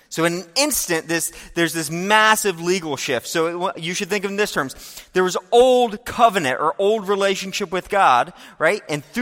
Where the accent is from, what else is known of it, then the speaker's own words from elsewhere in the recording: United States; That, of course, I'm an American.